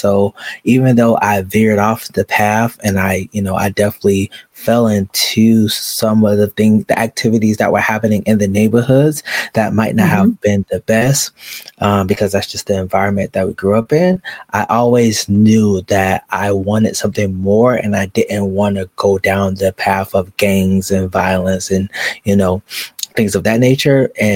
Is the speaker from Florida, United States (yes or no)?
yes; Jacksonville, Florida, United States; I grew up in Jacksonville, Florida.